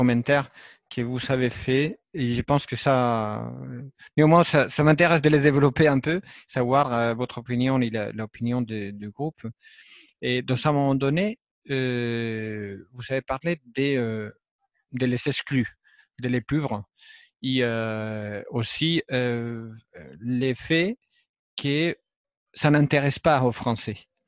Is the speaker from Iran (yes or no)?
no; Spain; French is a second language; Pour imaginer que pour mon accent, je ne suis pas français, je viens de l'Espagne.